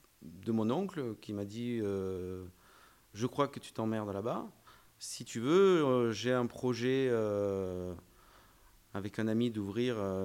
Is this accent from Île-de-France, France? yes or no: no; Montpellier, Occitanie, France; Montauban, je savais vaguement où c'était, parce que je suis de Montpellier à la base.